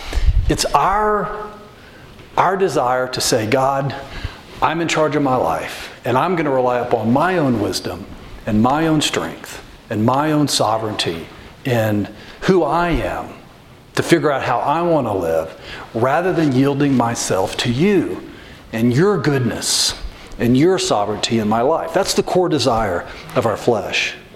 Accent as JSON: {"language": "English", "region": "Texas", "country": "United States", "tie": "born or raised there", "said": "as we talked about in the evangelical church that I grew up in Central Texas"}